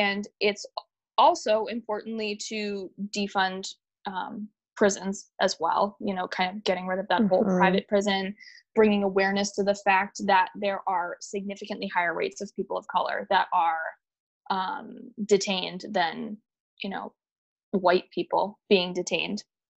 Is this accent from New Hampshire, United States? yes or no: yes; New Hampshire, United States; growing up in New Hampshire, where I graduated with 800 kids and three of them were people of color, two of them happened to be twins